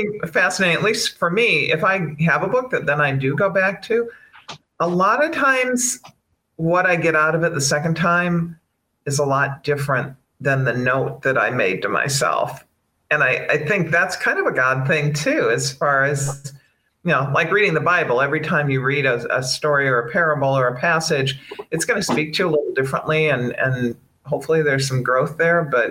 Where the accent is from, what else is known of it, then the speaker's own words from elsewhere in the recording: South Dakota, United States; now in Arlington, United States; So I live in Arlington, Virginia, near DC, and I grew up in South Dakota.